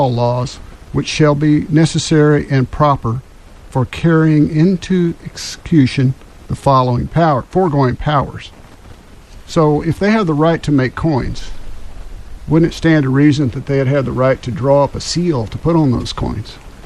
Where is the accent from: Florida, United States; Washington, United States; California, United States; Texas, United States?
Texas, United States; You know, I grew up in North Milam County in a small cotton farm, sharecrop